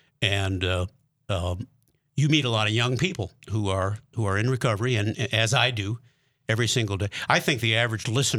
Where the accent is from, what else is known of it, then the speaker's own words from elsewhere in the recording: Milwaukee, Wisconsin, United States; now in Bismarck, United States; And I'm from a big city. we moved here 1981 here to Bismarck, Mandan. And. Mm-hmm. But my hometown is Milwaukee